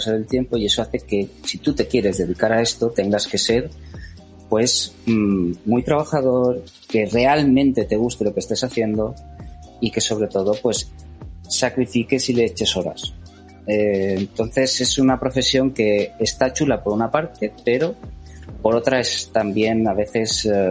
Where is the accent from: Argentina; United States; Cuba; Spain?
Spain; Balearic Islands; soy de Mallorca y cuando yo empecé a estudiar no existía en Mallorca, vamos a decir, unos estudios que fueran sobre videojuegos